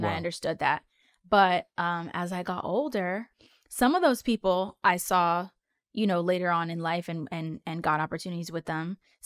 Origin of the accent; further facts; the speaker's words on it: California, United States; And I come from the Bay Area where there's so many different types of music.